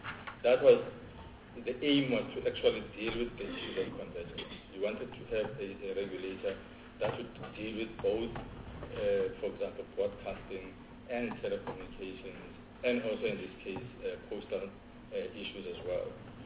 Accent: Gauteng, South Africa; I'm originally from the East Rand of Gauteng. I've gone to school all sorts of places.

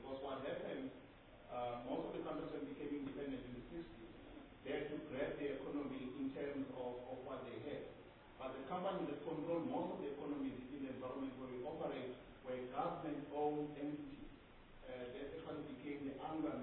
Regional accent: South Africa; So what is critical for us is that when we invest as South African corporates investing in the continent, and we need to practice the policies that are good

